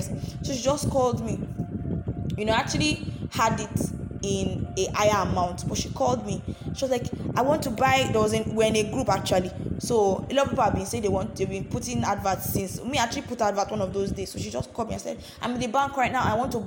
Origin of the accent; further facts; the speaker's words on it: Benin; the person that was leading the CDS group is from Benin, and I am from Benin. I stay in Benin.